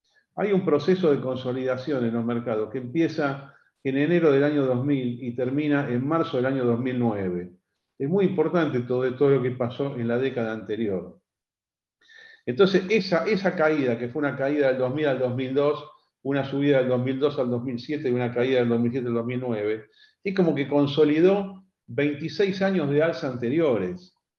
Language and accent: Spanish; Argentina; born there; El país donde yo nací, que yo soy de diciembre del 58, todavía era una potencia económica y cultural mundial, especialmente cultural.